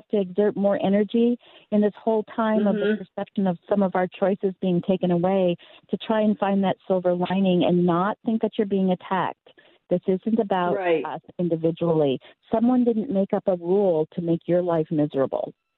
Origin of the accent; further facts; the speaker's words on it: United States; And some of that is just being American.